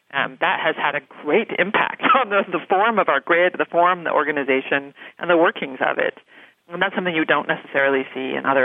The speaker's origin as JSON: {"language": "English", "region": "Oregon", "country": "United States", "tie": "born or raised there", "said": "I grew up on the Oregon coast, and I saw, going back to visit my parents"}